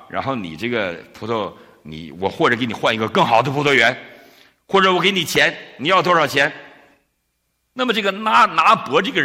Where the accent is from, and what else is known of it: China